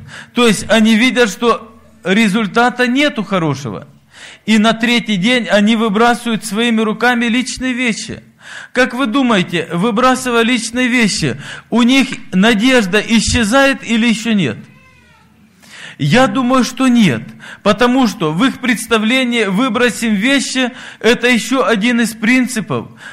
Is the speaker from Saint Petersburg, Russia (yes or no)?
no; Apsheronsk, Krasnodar Krai, Russia